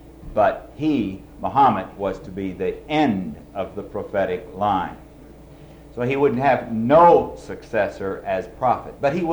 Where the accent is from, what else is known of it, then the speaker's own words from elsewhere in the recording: Valparaiso, Indiana, United States; I come from Valparaiso, Indiana, where I teach in the theology department at Valparaiso University.